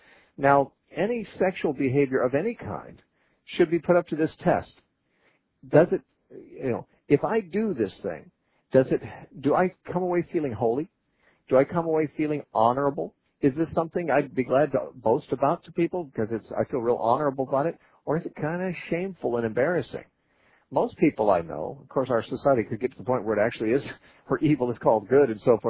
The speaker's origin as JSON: {"language": "English", "town": "Santa Cruz", "region": "California", "country": "United States", "tie": "born or raised there", "said": "calling from Santa Cruz, California, my hometown."}